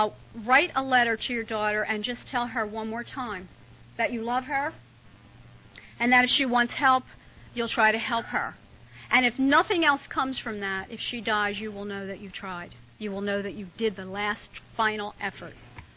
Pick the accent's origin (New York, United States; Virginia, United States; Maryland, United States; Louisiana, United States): Maryland, United States; Hey, I'm from Harford County.